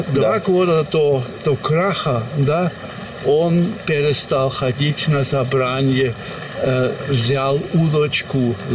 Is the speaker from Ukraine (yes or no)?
no; Germany; Russian is a second language; Я чувствовал, если я говорю, я немец, например, для наших соседей, голландцев, да, они сразу думали, что я враг, да.